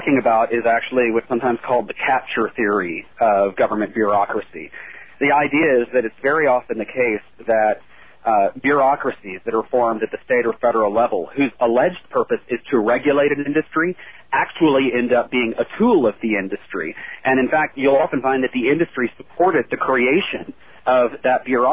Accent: Texas, United States; now in California, United States; Actually, I grew up in Texas, and now I live in California, so I can kind of compare.

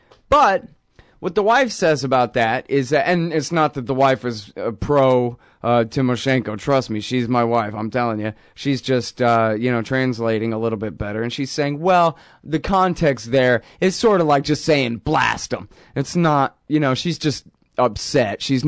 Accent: Texas, United States; What the hell do I know, man? I'm from Texas.

